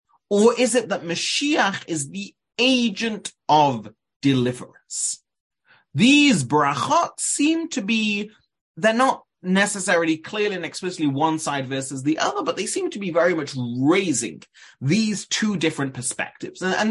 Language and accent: English; England, United Kingdom; you'll all just assume it's because I'm English, then I'm pronouncing it that way.